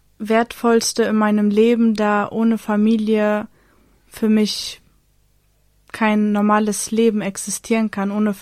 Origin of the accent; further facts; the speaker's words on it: Bremen, Germany; Ich komme aus Bremen und mache momentan eine Ausbildung als Kauffrau für Büromanagement